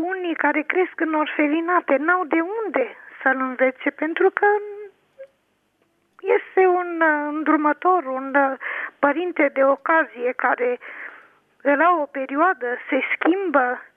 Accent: Transylvania, Romania; Așa au plecat mulți copii, au ajuns în Ardeal, eu sunt ardeleancă.

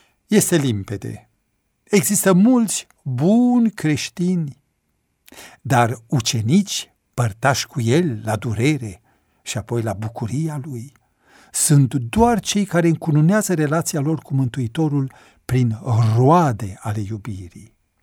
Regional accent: Mediaș, Sibiu County, Romania; Am crescut în Mediaș, într-o familie în care credința și compasiunea erau la ele acasă.

